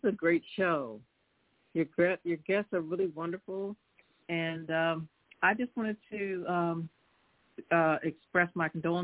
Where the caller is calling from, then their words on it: Philadelphia, Pennsylvania, United States; calling from Philadelphia.